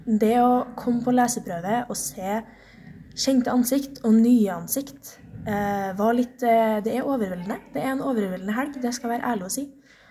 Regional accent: Trondheim, Trøndelag, Norway; Jeg 19 år, jeg kommer fra Trondheim.

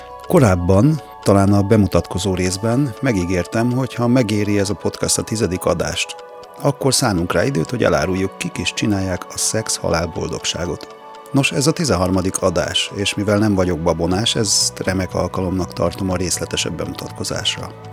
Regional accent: Óbuda, Budapest, Hungary; Óbudán nőttem föl, ahol minden második gyerek zenekart alapított

